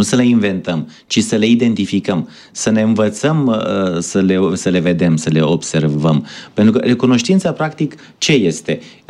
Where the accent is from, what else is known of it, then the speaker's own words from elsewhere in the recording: Romania; Dar se pare că suntem codași, noi ca români, și la capitolul acesta